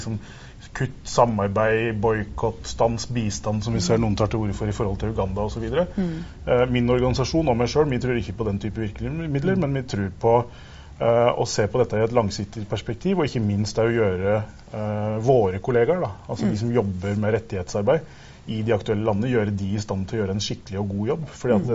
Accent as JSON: {"language": "Norwegian", "region": "Southern Norway", "country": "Norway", "said": "der jeg kommer fra på Sørlandet satt opp buss, og vi reiste midt på natta"}